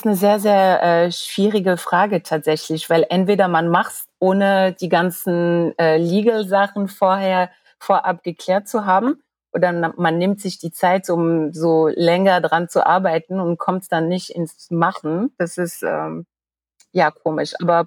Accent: France; Ich bin ja Französin, wie ich dir vorhin gesagt habe

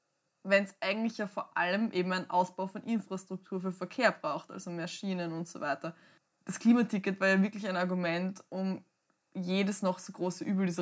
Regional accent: Burgenland, Austria; Ich bin ja selber im Burgenland aufgewachsen und das ist genau das Szenario, das du beschreibst. Also erstens gibt es sowieso, im Süden gibt es sowieso keinen Schienenverkehr und ich bin in Nordburgenland aufgewachsen

